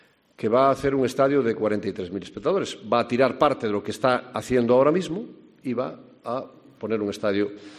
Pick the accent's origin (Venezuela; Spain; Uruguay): Spain; Galicia; pero yo espero, como gallego de bien, pues que podamos tener, quizá no una, posiblemente dos.